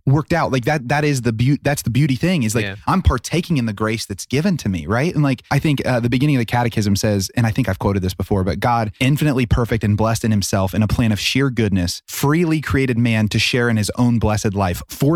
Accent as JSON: {"language": "English", "region": "Ohio", "country": "United States", "tie": "born or raised there", "said": "I have tons of friends from my hometown because we're kind of the beginning of the Bible Belt down in Southern Ohio."}